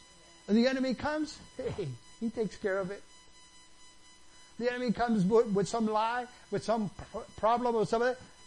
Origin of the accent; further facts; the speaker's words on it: New York City, New York, United States; I grew up in New York City. We were fighting every day.